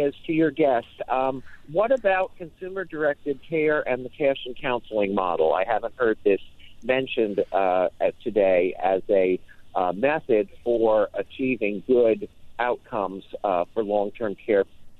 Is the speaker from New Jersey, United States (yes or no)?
yes; Howell, New Jersey, United States; I'm from Howell, New Jersey.